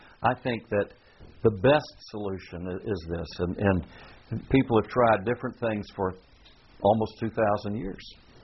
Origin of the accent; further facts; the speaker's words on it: United States; I'm an American. I have to confess it.